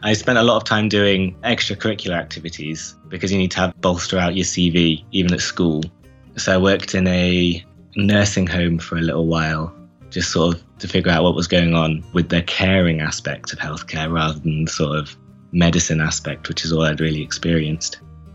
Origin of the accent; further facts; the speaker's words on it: Lincoln, East Midlands, United Kingdom; Well, my dad is a GP, so he has his own practice in Lincoln, which is my hometown.